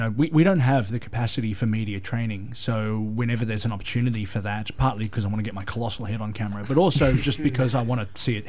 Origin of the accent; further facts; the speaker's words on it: Australia; at the end of the day, I'm still an Australian wrestler